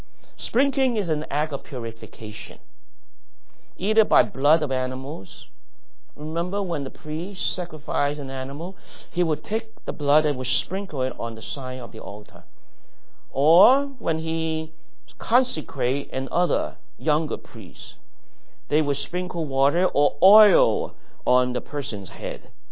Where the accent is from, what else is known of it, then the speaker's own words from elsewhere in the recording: China; you and I, we come from the Chinese history and background and culture.